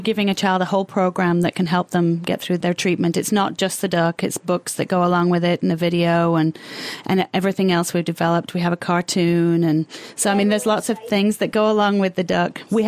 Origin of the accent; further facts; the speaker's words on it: England, United Kingdom; moved away as an adult; also born or lived in Wisconsin; now in Tennessee, United States; I moved from England in my early 20s, just after college. I moved from England and spent 10 years in Wisconsin, and now 10 years down here in Tennessee.